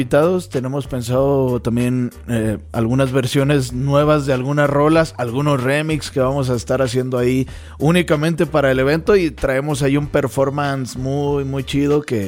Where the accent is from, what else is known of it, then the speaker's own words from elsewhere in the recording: Mexico; Lo que vivimos como mexicanos. Negativo, positivo, es lo que nos conforma como mexas.